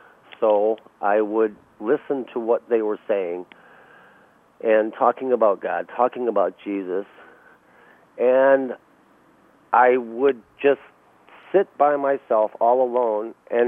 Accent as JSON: {"language": "English", "town": "Detroit", "region": "Michigan", "country": "United States", "tie": "born or raised there", "said": "I do. I was raised myself in Detroit, a latchkey kid."}